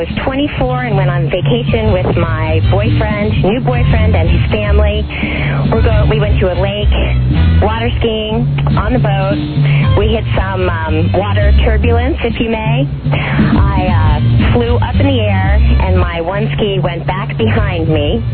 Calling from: Arlington, United States; Calling from Arlington.

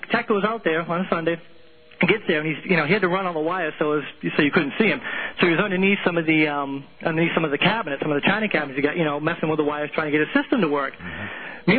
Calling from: Portland, Maine, United States; from Portland, Maine here.

